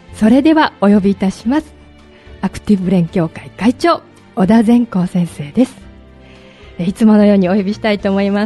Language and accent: Japanese; Kadoma, Osaka, Japan; この私の地元に門真まで来てくださって本当に嬉しいです。